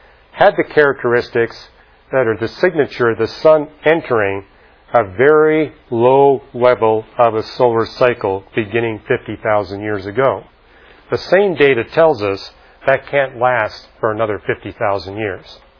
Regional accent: Canada; So I grew up in Canada where we were seeing the aurora, spectacular auroral displays at every solar maximum.

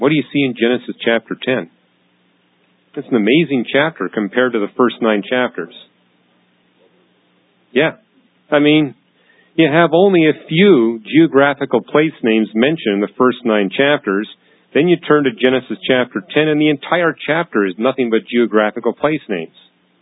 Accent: Canada; I grew up in Canada

